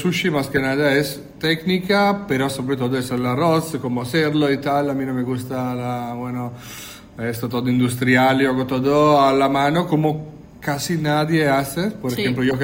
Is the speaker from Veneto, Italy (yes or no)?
yes; Treviso, Veneto, Italy; now in Fuerteventura, Spain; Yo vengo de Italia, Treviso, en el norte